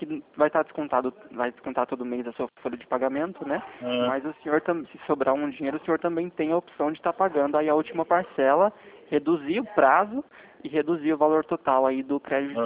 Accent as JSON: {"language": "Portuguese", "town": "São Roque", "region": "São Paulo", "country": "Brazil", "said": "Sou de São Roque."}